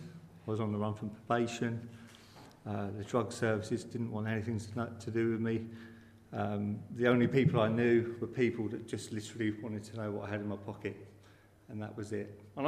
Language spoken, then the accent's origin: English; South East England, United Kingdom; As you say, I'm from England, from the southeast of England, and sort of the London area.